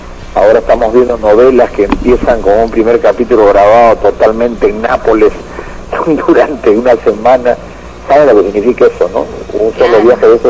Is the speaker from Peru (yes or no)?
yes; Peru; Somos los peruanos muy muy tentados a cuando tenemos algo entre las manos que es exitoso